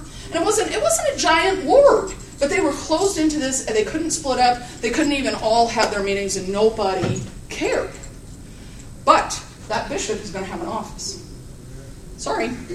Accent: Bloomington, United States; the ward that I was in when I was growing up in Bloomington

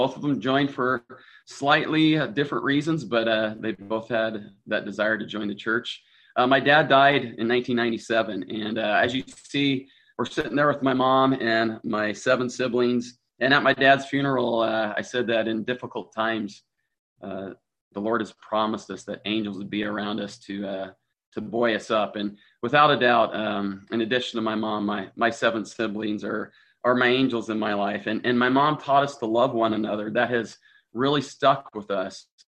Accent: Meridian, Idaho, United States; now in Logan, United States; I'm from Meridian, Idaho. That's where I graduated from high school.

